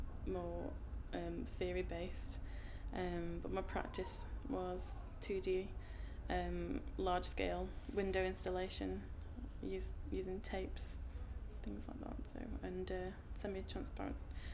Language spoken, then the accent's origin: English; Stoke-on-Trent, West Midlands, United Kingdom; moved away as an adult; now in London, United Kingdom; I'm originally from Stoke-on-Trent in the West Midlands, and I moved down to London when I was 21 to study at art school, and then I've been living between here and there since